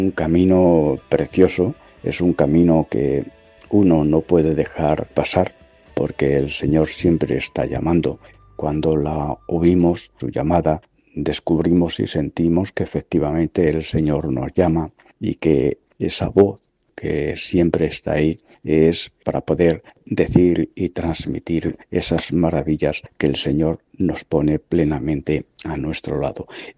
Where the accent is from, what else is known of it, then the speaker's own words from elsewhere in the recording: Santa Cruz de Mudela, Castilla-La Mancha, Spain; born there; Nací en Santa Cruz de Mudela el 13 de marzo de 1960.